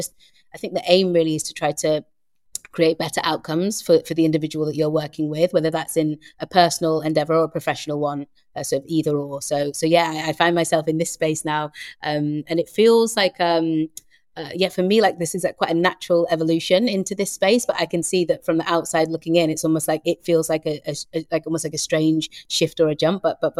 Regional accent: England, United Kingdom; I'm like, well, I'm from England

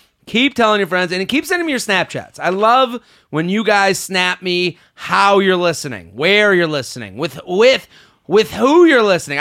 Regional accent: Boston, Massachusetts, United States; I remember the first time I went to the Jersey Shore because I'm from Boston, and I would go to the beaches like Maine.

